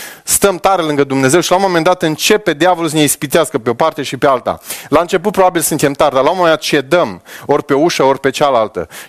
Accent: Romania; Noi suntem în Europa, suntem români, poate suntem mai sobri de felul nostru.

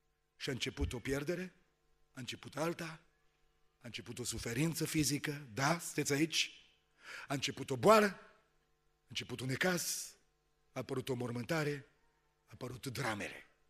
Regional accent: Romania; că doar sunt român și n-am uitat originile.

